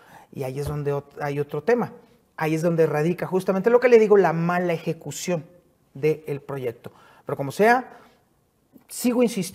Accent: Mexico; Que soy mexicano.

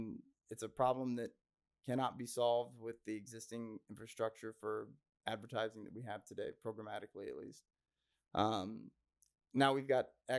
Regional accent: Midwest, United States; I'm from the Midwest, and so you're going to find that I get a lot of names wrong.

